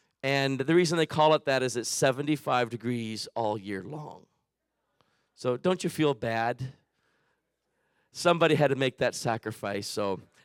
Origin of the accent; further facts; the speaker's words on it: Canada; I grew up in Canada. I studied French for 12 years in school.